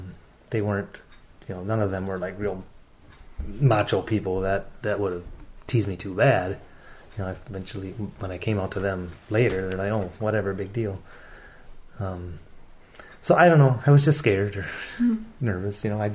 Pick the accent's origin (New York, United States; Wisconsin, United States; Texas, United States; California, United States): Wisconsin, United States; Madison; Yeah, I grew up in Madison.